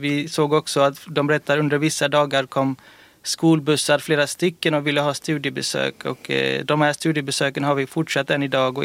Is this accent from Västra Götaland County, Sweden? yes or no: yes; Gothenburg, Västra Götaland County, Sweden; born there; Jag föddes 88 i Göteborg och minns med värme alla dagar, alla timmar.